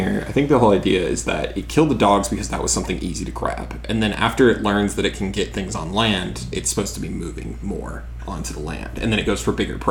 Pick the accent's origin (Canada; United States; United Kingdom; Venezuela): United States; West Coast; because we are from the West Coast. So, we are from the side where you can see clearly, because there's not as much smoke.